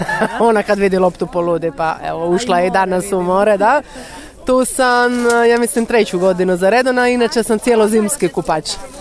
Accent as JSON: {"language": "Croatian", "town": "Pazin", "region": "Istria County", "country": "Croatia", "said": "pa sam u Puli svaki dan, iz Pazina sam inače."}